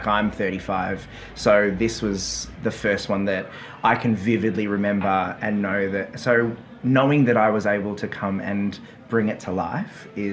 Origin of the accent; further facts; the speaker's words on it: Melbourne, Victoria, Australia; got to take over the role in Melbourne, which is my hometown, 6 weeks before we closed.